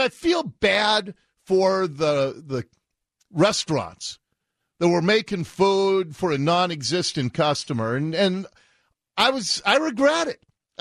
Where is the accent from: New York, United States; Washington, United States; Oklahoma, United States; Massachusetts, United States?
Washington, United States; Ballard; the next door neighbor to the house in which I grew up in Ballard.